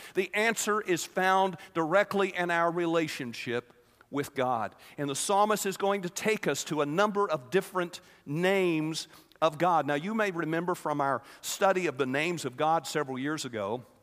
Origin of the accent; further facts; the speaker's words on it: Texas, United States; When I grew up in North Texas, just about every other house had a storm cellar.